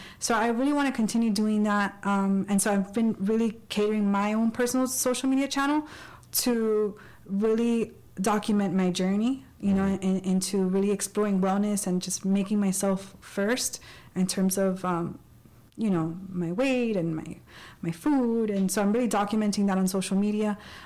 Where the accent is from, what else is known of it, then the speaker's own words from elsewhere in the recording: Hialeah, Florida, United States; born and raised in Hialeah